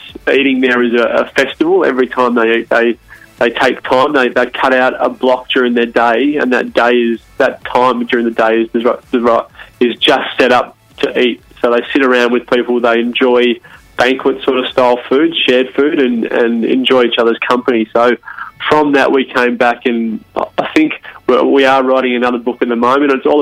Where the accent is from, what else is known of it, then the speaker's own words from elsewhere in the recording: Tasmania, Australia; I was from Tasmania. So in Tasmania at the moment, there's this whole vibe around sort of food tourism and the produce down here.